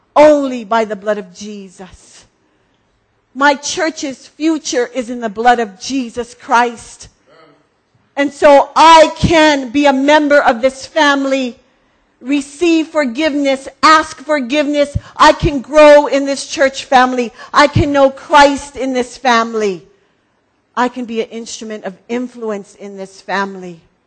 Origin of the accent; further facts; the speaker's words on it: Hawaii, United States; In all my years as a child growing up on Oahu, I have never seen fog like this.